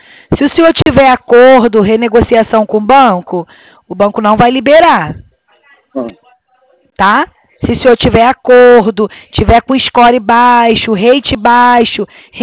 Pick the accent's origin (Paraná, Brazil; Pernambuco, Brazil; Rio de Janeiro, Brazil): Rio de Janeiro, Brazil; Duque de Caxias; Então, eu sou de Duque de Caxias, mas vamos lá, vamos parar para pensar.